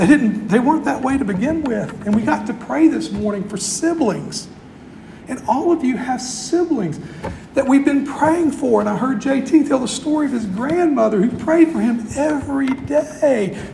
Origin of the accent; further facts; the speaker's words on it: Bayou La Batre, Alabama, United States; This kind of comes clear to me growing up in Bayou LaBattery, Alabama, in a fishing village.